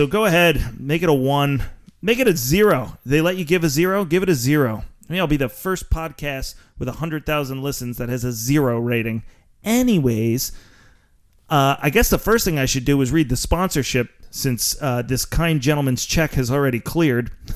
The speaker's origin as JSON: {"language": "English", "town": "Philadelphia", "region": "Pennsylvania", "country": "United States", "accent": "Philly", "said": "I'll do it in my Philly accent."}